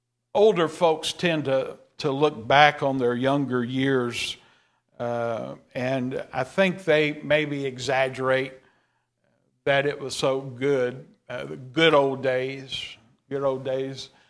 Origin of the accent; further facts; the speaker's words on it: Hanson Switch, Texas, United States; I'm from Hanson Switch. Anybody know where that is?